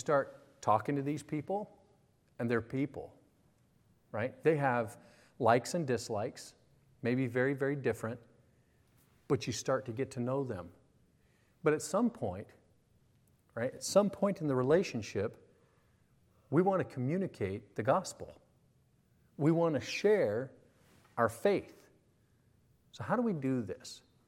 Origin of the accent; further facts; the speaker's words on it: Colorado, United States; I grew up in the American West, Colorado, and I'm a bit of a cowboy.